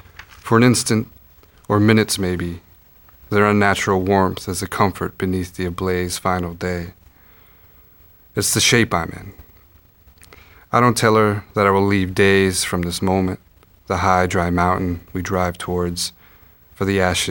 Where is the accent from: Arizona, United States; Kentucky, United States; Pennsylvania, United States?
Arizona, United States; also born or lived in Alaska; I'm from the Arizona desert. I need sunshine.